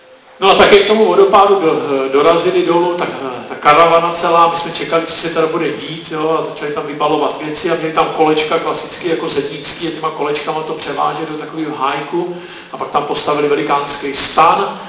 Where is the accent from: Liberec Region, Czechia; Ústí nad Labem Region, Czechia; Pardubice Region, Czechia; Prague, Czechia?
Liberec Region, Czechia; Jablonec nad Nisou; na poměry u nás, já jsem z Jablonce, že jo, tak u nás